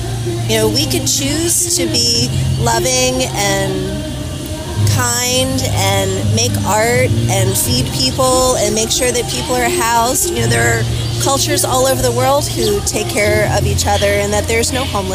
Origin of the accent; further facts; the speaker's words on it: United States; as an American who lives on stolen land every single day that I've been alive